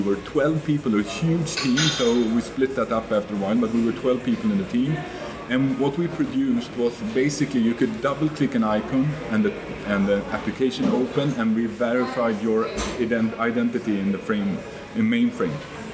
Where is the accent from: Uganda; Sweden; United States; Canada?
Sweden; Stockholm, Stockholm County; Yeah, so I'm from Sweden, mm-hmm. Stockholm, Sweden. That's where I normally work.